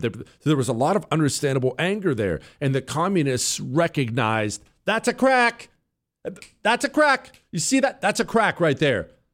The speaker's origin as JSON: {"language": "English", "region": "Montana", "country": "United States", "tie": "born or raised there", "said": "I've done it many times in my life growing up in Montana"}